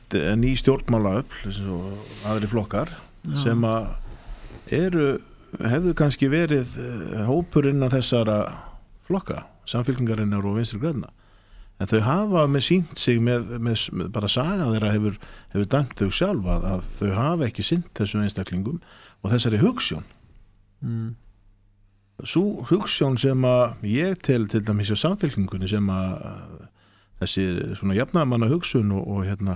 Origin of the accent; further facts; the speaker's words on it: Reykjavík, Capital Region, Iceland; ég ólst upp í Breiðaltinu kom 1979 og man eftir Seljahlíð, þetta var virkilega flott svæði